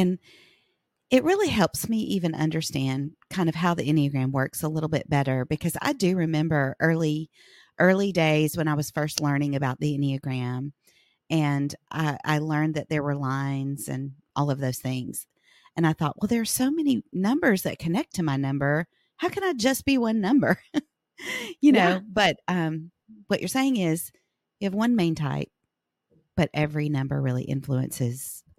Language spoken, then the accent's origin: English; the South, United States; growing up in the South in a really conservative Christian culture